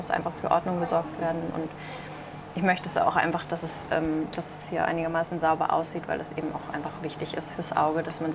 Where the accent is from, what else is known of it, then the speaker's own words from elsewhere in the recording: Eutin, Schleswig-Holstein, Germany; born there; now in Lübeck, Germany; ich bin 30 Jahre alt und bin nicht gebürtig aus Lübeck, bin aber schon ziemlich lange hier vor Ort sesshaft, sage ich mal. Ich bin in Eutin geboren, ist ja etwas kleiner als Lübeck